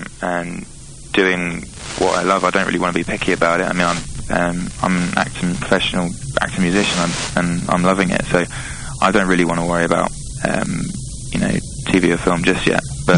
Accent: Archway, London, United Kingdom; because I'm not actually from Hornchurch, I'm from Archway

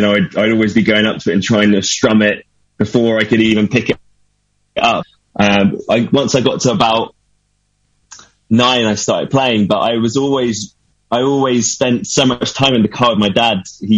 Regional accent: Brighton, South East England, United Kingdom; I've gigged all over Brighton, and that's really been my musical education, you know, growing up in Brighton.

